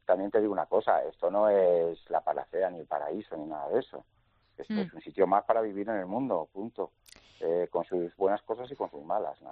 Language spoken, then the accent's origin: Spanish; Madrid, Community of Madrid, Spain; yo nací en Madrid, estuve en Madrid hasta los 30 años trabajando